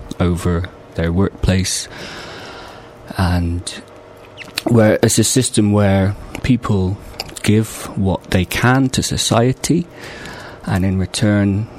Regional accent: Bristol, South West England, United Kingdom; born there; I was born locally in Redfield, where I still live.

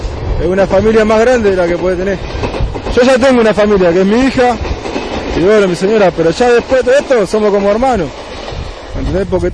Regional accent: José C. Paz, Buenos Aires Province, Argentina

